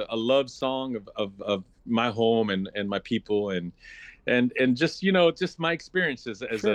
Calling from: Juneau, Alaska, United States; I'm in Juneau. I just got in last night, so good to be home.

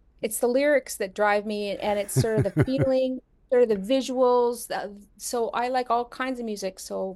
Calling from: Sechelt, British Columbia, Canada; Sechelt, BC. And you know, we get a lot of rain up here.

